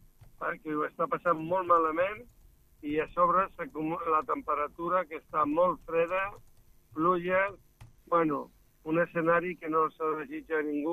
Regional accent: Catalonia, Spain; aquí ja saps, tenim una tara que és que som catalans.

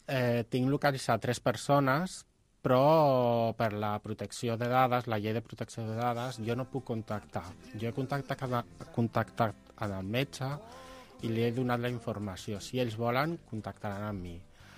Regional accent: Madrid, Community of Madrid, Spain; Nosaltres som de Madrid

